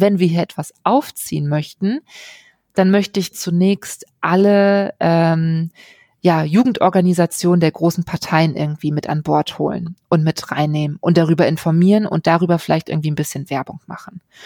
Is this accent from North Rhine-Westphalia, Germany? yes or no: yes; Bielefeld, North Rhine-Westphalia, Germany; born there; Ich komme gebürtig aus Bielefeld, habe damals eine kurze Zeit auch wieder in Bielefeld gewohnt